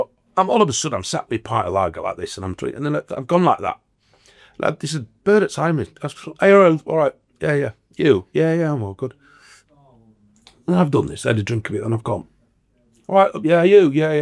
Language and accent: English; York, Yorkshire and the Humber, United Kingdom; I'm from York, by the way.